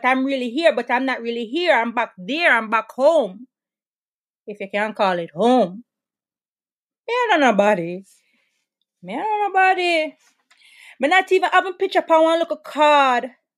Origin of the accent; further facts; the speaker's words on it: Brooklyn, New York, United States; also born or lived in Jamaica; I was born in Jamaica, grew up in a neighborhood called the 90s in Brooklyn, New York.